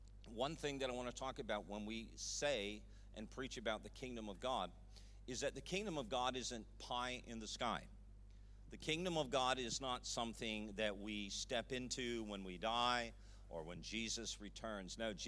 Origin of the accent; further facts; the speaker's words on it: Toronto, Ontario, Canada; Where we are from, born and raised in Toronto, Canada, same thing. Canada is a nation of nations.